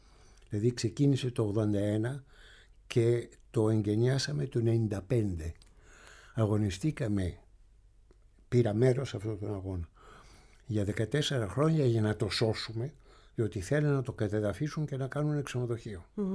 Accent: Ios, South Aegean, Greece; και βασικά στην Ιω, στον τόπο μου

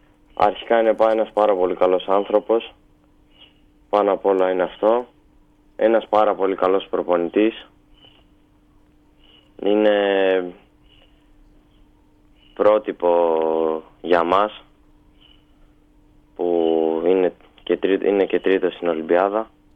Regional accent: Greece; Η Ελλάδα και η πατρίδα μου για μένα είναι τα πάντα.

